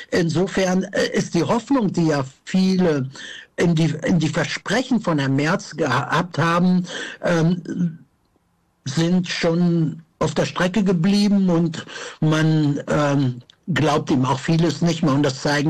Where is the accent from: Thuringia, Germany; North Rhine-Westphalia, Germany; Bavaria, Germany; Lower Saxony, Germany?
North Rhine-Westphalia, Germany; ich komme ja selber aus dem Sauerland, ja, und da ist es kalt, wir haben harte Winter, ja.